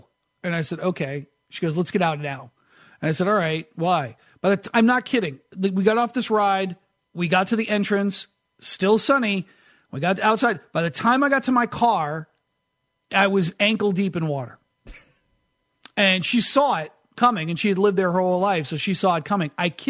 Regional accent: New Hampshire, United States; I didn't grow up in a place that had a lot of rain. I mean, I grew up in New Hampshire, so it would rain, and then we'd have a bunch of days of sunshine

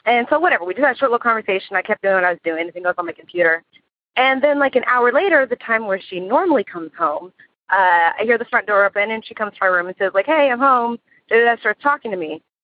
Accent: Houston, Texas, United States; Hi, Tony and Jenny. … I'm from Houston, Texas.

